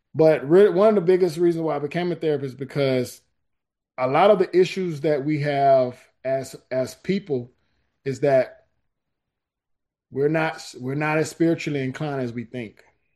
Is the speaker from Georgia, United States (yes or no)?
yes; Georgia, United States; growing up in South Georgia, we went through a lot of different things